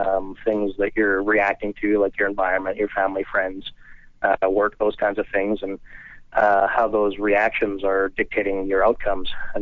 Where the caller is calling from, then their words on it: Canada; I'm up in Canada.